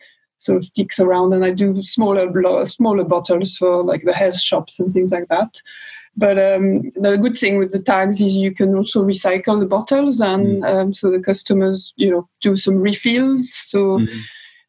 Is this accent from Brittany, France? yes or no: no; Normandy, France; English is a second language; now in Cardiff, United Kingdom; Yeah, I'm French. I'm actually from Normandy.